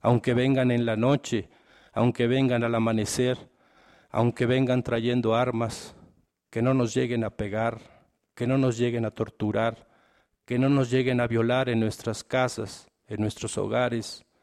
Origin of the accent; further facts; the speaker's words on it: Chiapas, Mexico; born there; yo nací en Chiapas y fui miembro de la CONAI